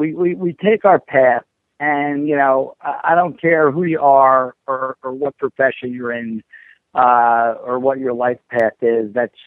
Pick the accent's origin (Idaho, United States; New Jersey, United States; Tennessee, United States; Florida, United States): New Jersey, United States; I'm from North Jersey. So wrestling was on WWF 2 hours on Saturday nights